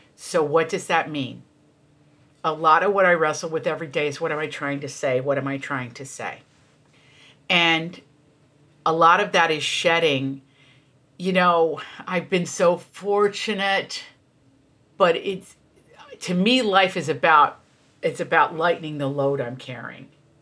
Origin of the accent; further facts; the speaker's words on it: Appalachia, United States; And I come from Appalachia.